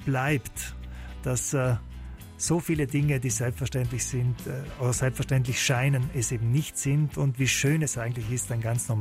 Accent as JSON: {"language": "German", "region": "Trentino-Alto Adige", "country": "Italy", "tie": "born or raised there", "said": "Ja, Südtirol ganz einfach meine Heimat ist."}